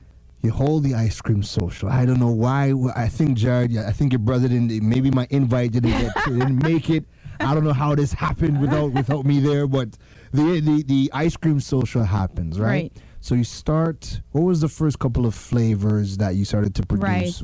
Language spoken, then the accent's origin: English; Canada; because I'm from Canada.